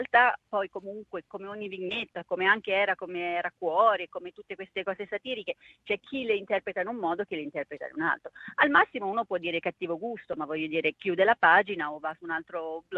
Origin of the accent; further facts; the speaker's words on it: Umbria, Italy; io provengo da quelle zone del terremoto, cioè io sono umbra con anche famiglia a Rieti